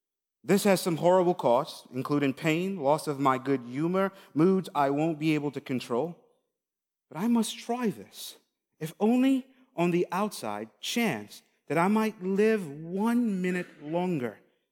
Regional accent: St. Lucia; I grew up in St. Lucia, and there are other Caribbean islands around us.

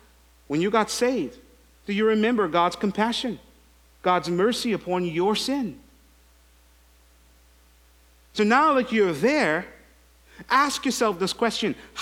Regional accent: St. Lucia; I'm black and many of you are white. I'm from St. Lucia

